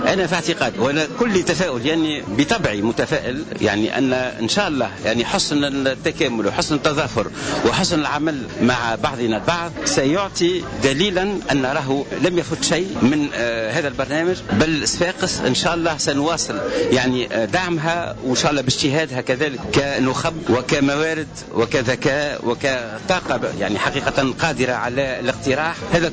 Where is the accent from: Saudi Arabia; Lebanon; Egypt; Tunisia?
Tunisia; تلزمنا كتونسيين